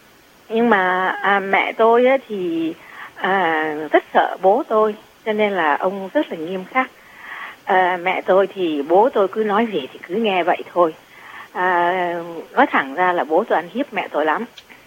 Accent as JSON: {"language": "Vietnamese", "region": "Southern Vietnam", "country": "Vietnam", "tie": "born or raised there", "said": "bố tôi là người Bắc, mẹ tôi là người Trung nhé. Xin lỗi, mà tôi lại được sinh trưởng ở miền Nam."}